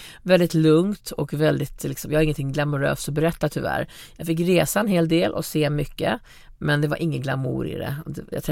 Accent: Norrland, Sweden; Jag kommer också från Norrland liksom.

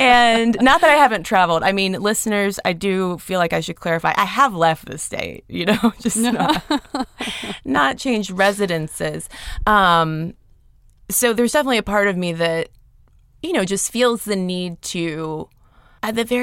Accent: Athens, Georgia, United States; now in Atlanta, United States; So I grew up in Athens, Georgia

